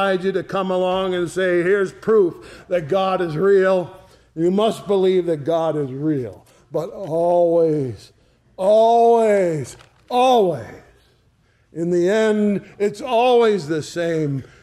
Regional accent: East Shelby, United States; I can't tell you how many times I've told people, I'm from East Shelby, and they say, where's that?

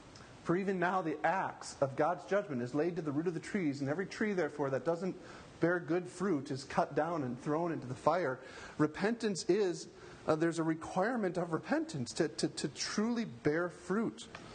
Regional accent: Wisconsin, United States; I grew up in Wisconsin as an Irish Catholic.

